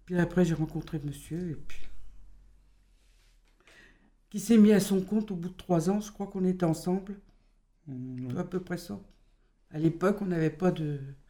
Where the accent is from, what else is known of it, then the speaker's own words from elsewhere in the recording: Troyes, Grand Est, France; born there; j'ai 62 ans, ancienne femme d'artisan. Je suis née à Troyes, au mois de décembre 54, dans le quartier où on est là, le quartier Croncel.